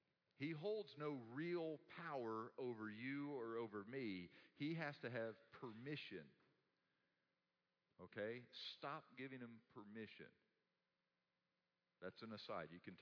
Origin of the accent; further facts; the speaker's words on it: Texas, United States; You know, I grew up in Texas.